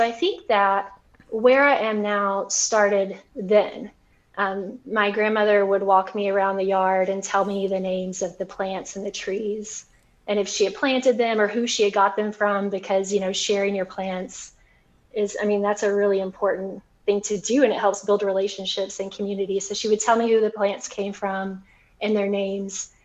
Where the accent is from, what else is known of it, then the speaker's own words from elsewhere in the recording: Tennessee, United States; I guess I would start with the fact that I grew up in East Tennessee, in the beautiful hills of East Tennessee.